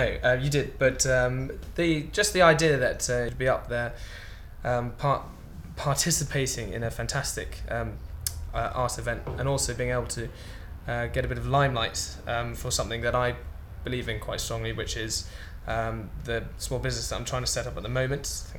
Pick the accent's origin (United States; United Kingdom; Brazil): United Kingdom; London; born and raised in London, but I do have Danish heritage, which is why I went to Copenhagen a bit. To work there.